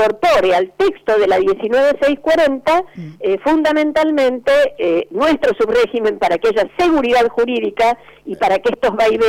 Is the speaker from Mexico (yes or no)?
no; Tierra del Fuego, Argentina; como somos fueguinos